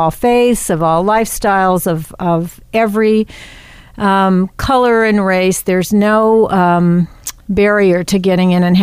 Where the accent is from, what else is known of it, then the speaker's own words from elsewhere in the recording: Los Angeles, California, United States; now in Palm Desert, United States; I was raised in L.A.